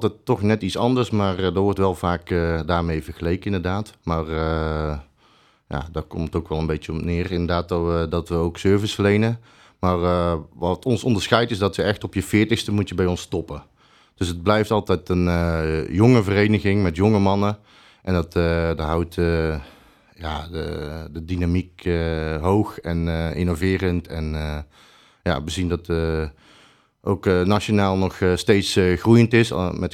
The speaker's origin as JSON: {"language": "Dutch", "country": "Belgium", "said": "Ik ben zelf Belg."}